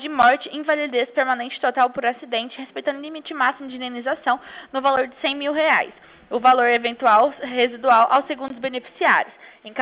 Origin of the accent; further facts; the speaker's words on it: Franca, São Paulo, Brazil; eu não sou de Ribeirão, sou de Franca